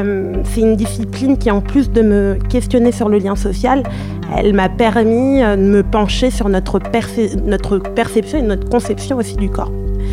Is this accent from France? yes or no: yes; Paris, Île-de-France, France; 27 ans, je suis aujourd'hui journaliste culturelle freelance. Je suis née, j'ai grandi à Paris, mais mes deux parents viennent du Congo-Brazzaville.